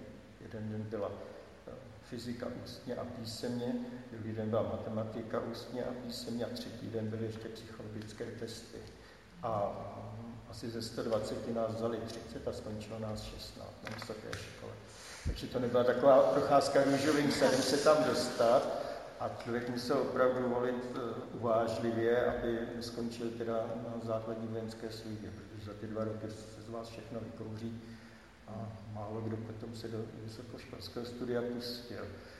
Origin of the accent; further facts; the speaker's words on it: Prague, Czechia; tak jako rodilý Pražák jsem zvolil Brno